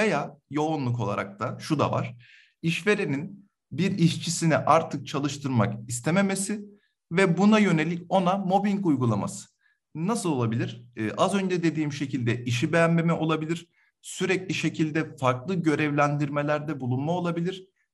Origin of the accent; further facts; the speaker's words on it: Kocaeli, Turkey; Doğma büyüme Kocaeli'liyim. Halen Kocaeli'de yaşıyorum.